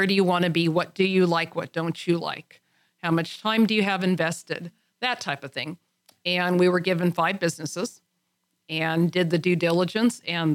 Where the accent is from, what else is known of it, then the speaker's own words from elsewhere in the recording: California, United States; we grew up in Southern California.